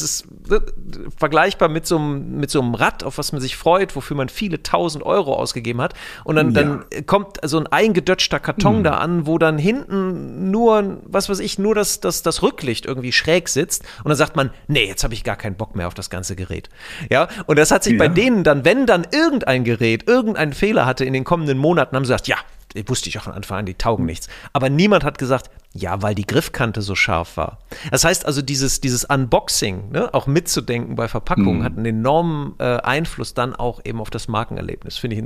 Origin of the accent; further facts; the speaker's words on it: North Rhine-Westphalia, Germany; ich komme ja hier aus dem Bergischen Land